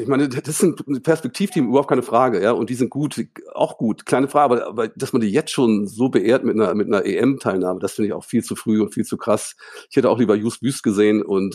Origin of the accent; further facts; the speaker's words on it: Hildesheim, Lower Saxony, Germany; Ich bin in Hildesheim aufgewachsen und Hildesheim ist eine Handballhochburg